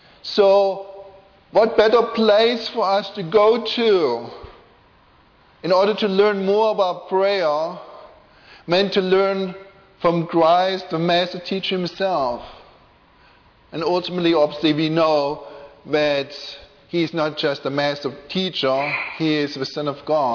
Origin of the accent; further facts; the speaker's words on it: Germany; accent: German; so I hope you bear with me if I can't get rid of my German accent. That's just how it is.